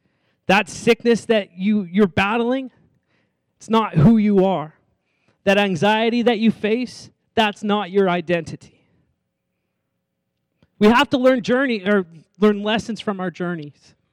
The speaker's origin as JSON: {"language": "English", "region": "the Maritimes", "country": "Canada", "said": "Like, I came from a place from the Maritimes where it wasn't super visible. But then I flew out, and I went to the big city of Toronto, and I saw it."}